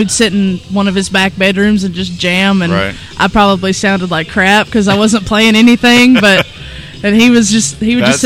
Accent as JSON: {"language": "English", "town": "Bradfordsville", "region": "Kentucky", "country": "United States", "said": "I am from a little town in Marion County, Kentucky called Bravardsville."}